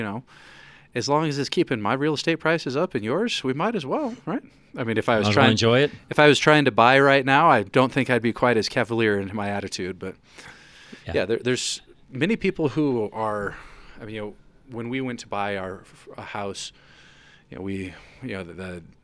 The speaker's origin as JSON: {"language": "English", "town": "Fort Collins", "region": "Colorado", "country": "United States", "tie": "born or raised there", "said": "I grew up in Fort Collins, so..."}